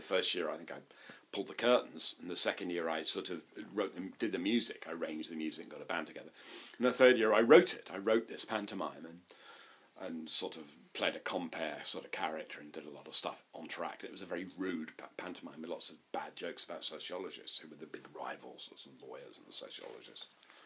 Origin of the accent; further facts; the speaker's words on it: South West England, United Kingdom; I grew up in North Devon and did A-levels and all that sort of thing